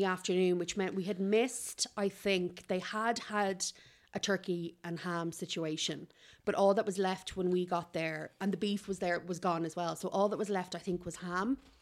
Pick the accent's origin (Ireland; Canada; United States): Ireland; Leinster; I'm from Kildare